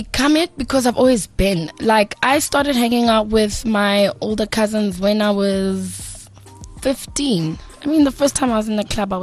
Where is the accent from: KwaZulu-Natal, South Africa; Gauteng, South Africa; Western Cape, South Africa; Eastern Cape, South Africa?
Gauteng, South Africa; Tembisa; I grew up in Tembisa. I went to school in Midrand. We started school in Midrand, and then I went to Halfway House Primary.